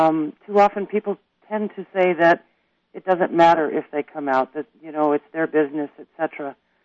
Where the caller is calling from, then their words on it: Laguna Beach, California, United States; Laguna Beach, California.